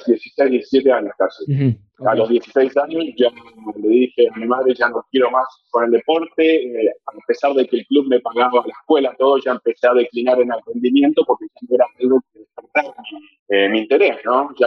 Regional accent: Avellaneda, Buenos Aires Province, Argentina; soy de 1988, tengo 32 años, 31 años ahora. Vengo de Avellaneda, que es casi provincia, es provincia de Buenos Aires, casi llegando a capital, ¿no? Y a 4 o 5 minutos, somos cuasi porteños. Pero me desenvolví en un ambiente de familia clase media, trabajadora

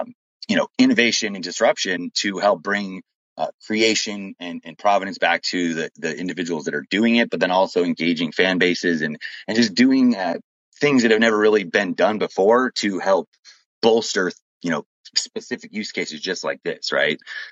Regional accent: Las Vegas, Nevada, United States; it was completely and entirely shot in my hometown. And I'm born and raised here 30 years.

